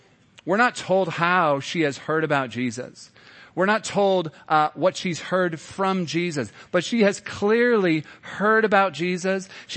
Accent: Nebraska, United States; Growing up in Nebraska, we, as a family, we did the Niobrara River.

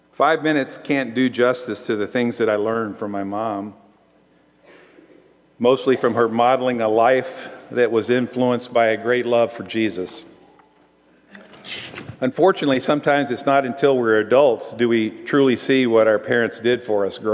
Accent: St. Louis, Missouri, United States; also born or lived in Crowley, Louisiana / Greenwood, Mississippi / Memphis, Tennessee; They moved a couple times with John Deere, and I was born in Crowley, Louisiana. Then moved to Greenwood, Mississippi, then to Memphis, Tennessee, and then to St. Louis, where I started junior high school.

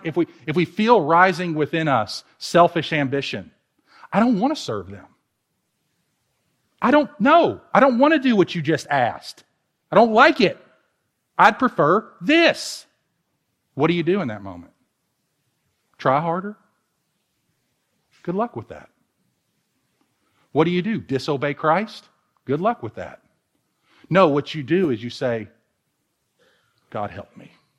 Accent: Louisville, Kentucky, United States; I'm from Louisville. I can't help it.

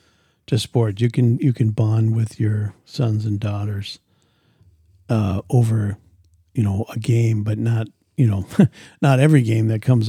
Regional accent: Minnesota, United States; growing up in Minnesota, you become a Minnesota Gopher fan, Minnesota Viking fan.

